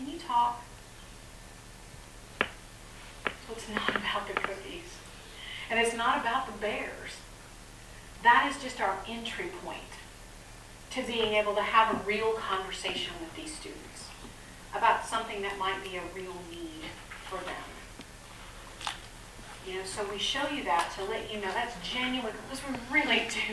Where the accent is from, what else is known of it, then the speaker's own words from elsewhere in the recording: Houston, Texas, United States; So I'm from Houston. You don't want me working in the China Pavilion.